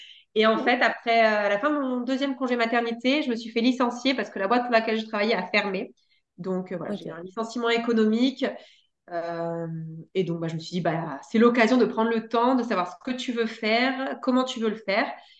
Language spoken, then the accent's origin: French; Lille, Hauts-de-France, France; also born or lived in Bordeaux; Je suis née à Lille. J'ai vécu 10 ans à Lille. Ensuite, on a déménagé à Bordeaux, pareil, il y a une dizaine d'années. Après, j'ai bougé pour mes études, Poitiers, Marseille, le Bangladesh. Je suis revenue à Marseille